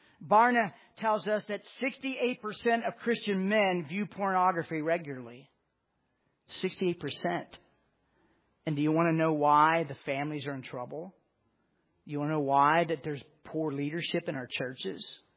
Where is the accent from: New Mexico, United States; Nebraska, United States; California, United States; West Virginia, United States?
West Virginia, United States; I grew up in Mayberry. I grew up in a small town in West Virginia.